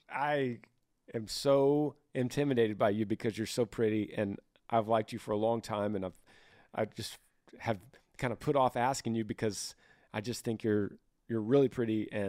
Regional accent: Utah, United States; I'm from Utah.

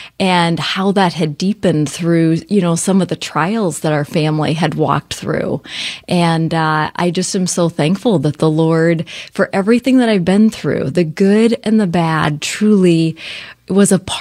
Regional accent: South Dakota, United States; also born or lived in Seattle; So I grew up in South Dakota, but I spent a majority of my adult life in the Seattle, Washington area.

